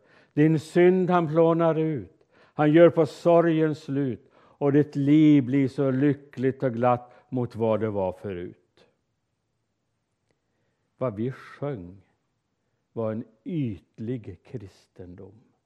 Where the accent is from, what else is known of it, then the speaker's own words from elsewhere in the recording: Älvros, Jämtland County, Sweden; så var vi uppe i Härjedalen, där jag kommer ifrån. Ett gäng, vi var mellan 10 och 15 ungdomar från de olika kyrkorna. De flesta ifrån Sveg och min hemby Älvros.